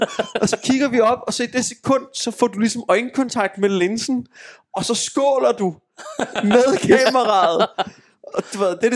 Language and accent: Danish; Amager, Capital Region of Denmark, Denmark; Jeg er fra Amager.